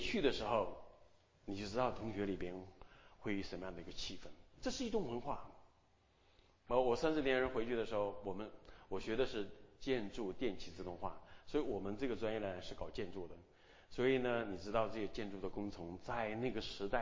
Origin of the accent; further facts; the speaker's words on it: China; 我们大部分我知道是从大陆来的啊，我们的年龄大概跟我差不多啊，就是60年代前后那个初中这个年龄层次。